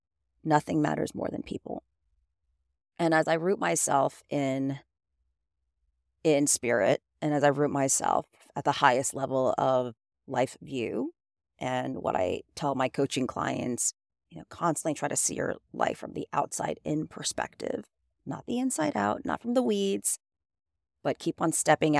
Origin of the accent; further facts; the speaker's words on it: Manhattan, New York, United States; now in Tampa, United States; I'm born and raised in Manhattan. He's from Georgia. Met in New York. We lived in Manhattan together.